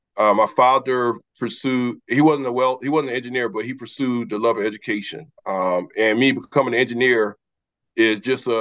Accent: Paxville, South Carolina, United States; We're from Clarendon County, Paxville, one of the most significant areas in South Carolina in terms of history and culture.

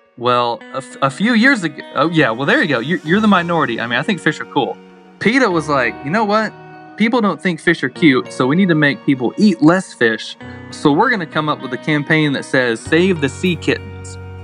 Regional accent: Blountstown, Florida, United States; So I grew up in Blundstone, Florida, real rural community. My grandpa had a catfish farm right behind our house.

